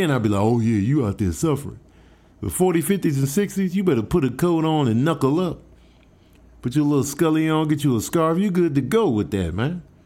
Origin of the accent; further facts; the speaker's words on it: Chicago, Illinois, United States; Mind you, I'm from Chicago, so I know cold.